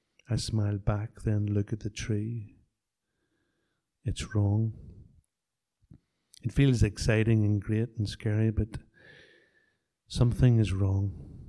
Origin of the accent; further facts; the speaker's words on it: Belfast, Northern Ireland, United Kingdom; To be fair, we are both from Belfast and don't know our trees that well.